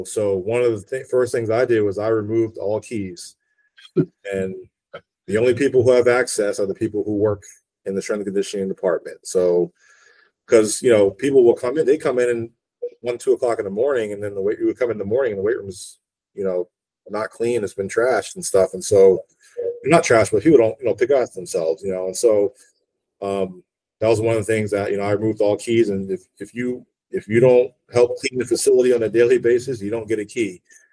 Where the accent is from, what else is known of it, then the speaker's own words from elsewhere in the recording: New Jersey, United States; I interned at Rutgers, actually, because I'm from New Jersey.